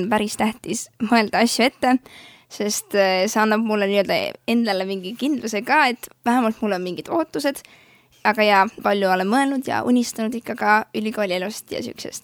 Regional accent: Rakvere, Lääne-Viru County, Estonia; enne siis Rakvere Karmeli koguduse ehitamist elasime väga mitu aastat just selle koguduse kohal väikses korteris. Nii et olen täpselt üles kasvanud

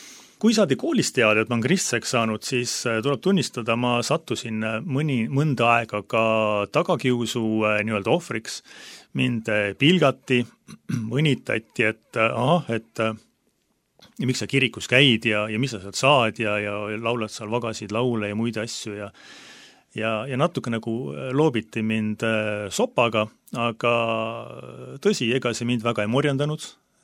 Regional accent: Ridala, Lääne County, Estonia; lasi meid ristida kohalikus Luteri kirikus, Ridalast olen pärit Läänemaalt.

